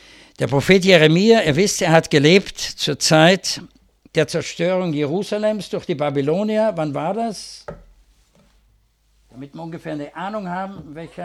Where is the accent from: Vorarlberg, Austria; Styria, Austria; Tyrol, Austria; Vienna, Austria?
Vienna, Austria; ich bin Wiener